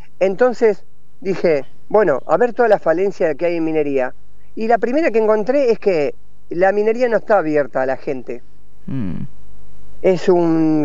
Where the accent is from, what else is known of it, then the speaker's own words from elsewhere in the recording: Argentina; Me da vergüenza como argentino decirlo.